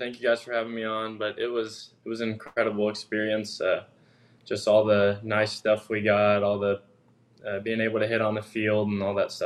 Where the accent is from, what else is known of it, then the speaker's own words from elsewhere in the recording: Cincinnati, Ohio, United States; So I had always been a huge Reds fan since I was little. I was from Cincinnati.